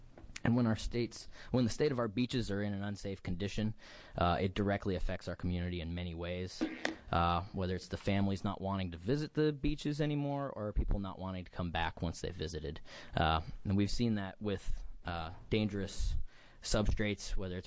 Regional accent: Coos Bay, Oregon, United States; I'm from Coos County, Coos Bay.

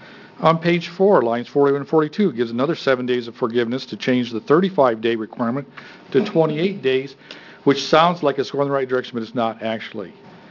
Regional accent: United States; I'm from Linn County.

